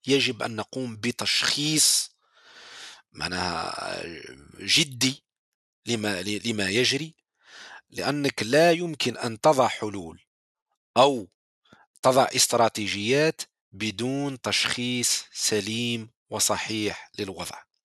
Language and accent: Arabic; Algeria; أنا دائما أستعمل مثال بلدي الجزائر